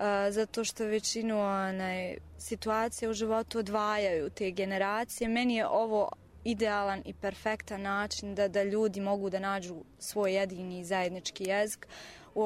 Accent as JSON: {"language": "Bosnian", "town": "Sarajevo", "region": "Federation of Bosnia and Herzegovina", "country": "Bosnia & Herzegovina", "said": "dolazim iz Sarajeva."}